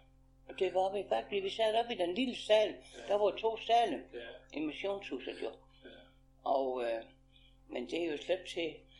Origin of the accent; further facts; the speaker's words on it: Miskov, Region of Southern Denmark, Denmark; Ja, vi er fra Miskov, så flyttede vi ned i Vingården.